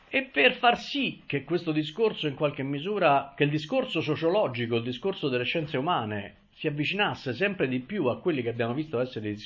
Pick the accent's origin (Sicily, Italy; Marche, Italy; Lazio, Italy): Lazio, Italy; Rome; io sono di Roma, vabbè, credo di avervelo detto e che si senta